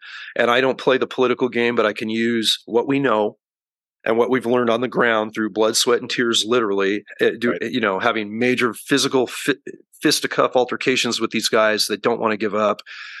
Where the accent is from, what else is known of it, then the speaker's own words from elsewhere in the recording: California, United States; I had a little bit of pride that in my home state, previous home state of California, we're the weed state of the world